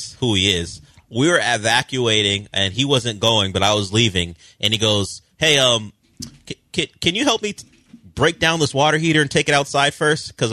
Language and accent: English; California, United States; Look, I'm from California. We don't do hurricanes. So this is my first hurricane ever.